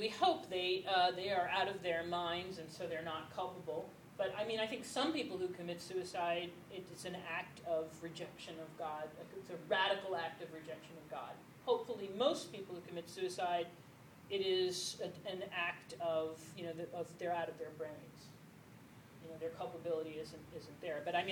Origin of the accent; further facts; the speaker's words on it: Connecticut, United States; we're from Connecticut.